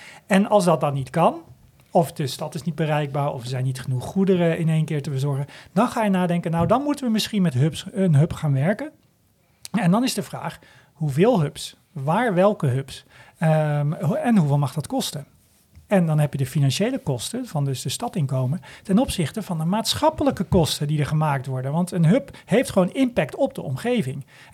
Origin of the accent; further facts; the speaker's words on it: Amsterdam, North Holland, Netherlands; dat wij als Amsterdammers en daarbij de gemeente en het bedrijfsleven met elkaar besluiten